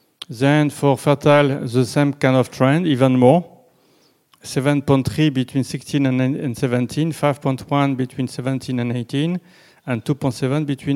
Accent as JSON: {"language": "English", "country": "France", "accent": "French", "second_language": "English", "said": "So you can follow my English, my French accent, yes?"}